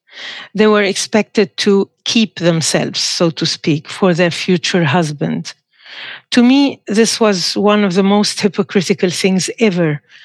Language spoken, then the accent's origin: English; Lebanon; Growing up in Lebanon as a young girl was relatively easy and free of worry.